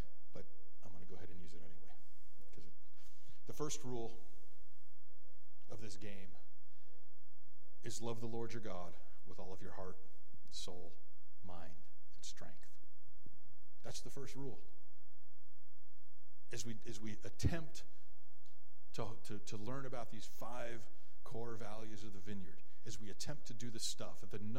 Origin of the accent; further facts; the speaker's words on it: Chicago, Illinois, United States; There are people who hate me because I was born into a white middle-class family in Chicago.